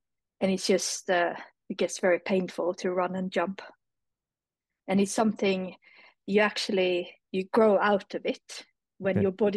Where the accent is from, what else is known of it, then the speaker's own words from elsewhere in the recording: Sweden; Sweden, small little village in Sweden.